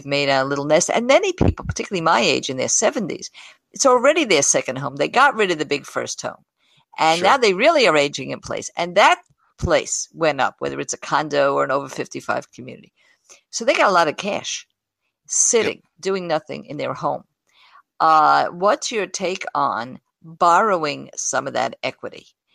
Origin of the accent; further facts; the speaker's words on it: Brooklyn, New York, United States; He sees Ron is very fancy, but I'm from Brooklyn. I'm not so fancy.